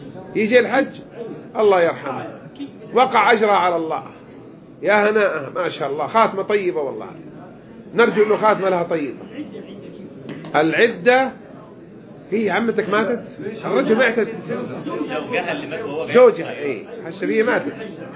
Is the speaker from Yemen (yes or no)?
no; Jeddah, Makkah Province, Saudi Arabia; اللي نسميها عندنا في جدة في الحجاز حصى النبيلة